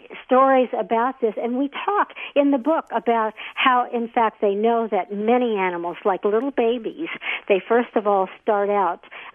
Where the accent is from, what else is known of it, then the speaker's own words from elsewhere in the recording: Chicago, Illinois, United States; born there; accent: Midwestern; I was born in Chicago, so every once in a while you'll hear a Midwestern something from me, but I've lived many places, but I'm Midwesterner at heart.